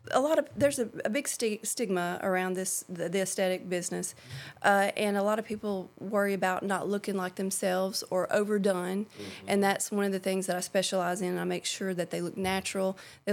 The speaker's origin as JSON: {"language": "English", "town": "Tupelo", "region": "Mississippi", "country": "United States", "tie": "born or raised there", "said": "I grew up in Tupelo, the Tupelo area."}